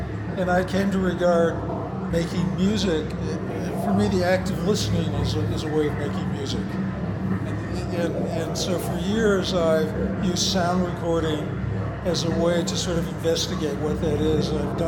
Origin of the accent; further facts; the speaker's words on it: Cleveland, Ohio, United States; born there; No, I was born in Cleveland.